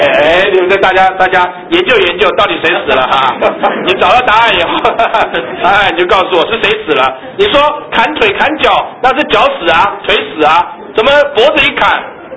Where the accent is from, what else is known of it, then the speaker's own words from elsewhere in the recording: China; 我们中国人最研究关于气这个字，形成我们中医的最重要的基础之一